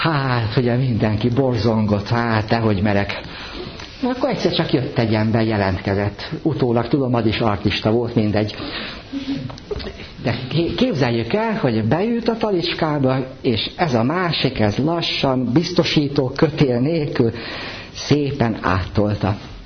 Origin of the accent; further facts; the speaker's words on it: Kiskunfélegyháza, Bács-Kiskun, Hungary; Én Kiskunfélegyházán nőttem föl, ugye Kecskemét, ez nem messze egy 30 ezres kisváros